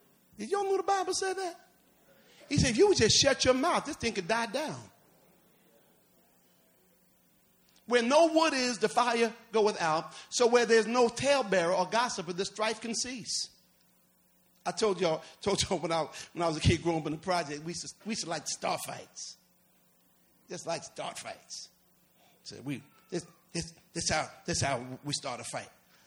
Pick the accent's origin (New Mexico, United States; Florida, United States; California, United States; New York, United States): New York, United States; New York City; Man, I'm from New York City.